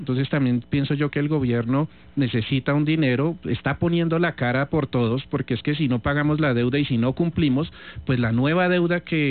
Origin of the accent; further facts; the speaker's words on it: Colombia; Colombia no es más que el reflejo de lo que somos los colombianos